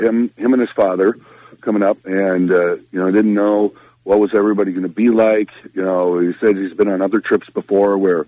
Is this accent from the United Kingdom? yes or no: no; Minnesota, United States; accent: Minnesota; I'll try and lose my Minnesota accent before I get back and on the air on Thursday then, okay?